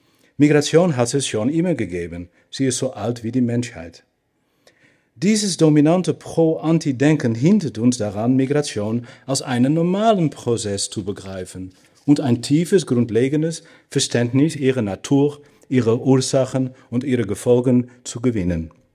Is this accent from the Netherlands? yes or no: yes; Netherlands; accent: Dutch; German is a second language; Bitte verzeihen mir meine unvermeidlichen Aussprachefehler und meinen lustigen niederländischen Akzent.